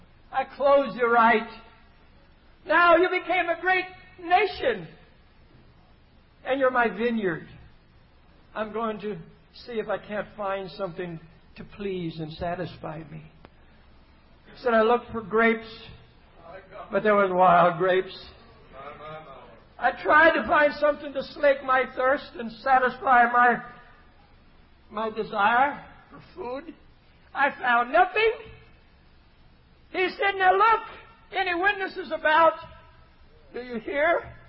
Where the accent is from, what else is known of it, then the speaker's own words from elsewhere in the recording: United States; born there; But I was born in America.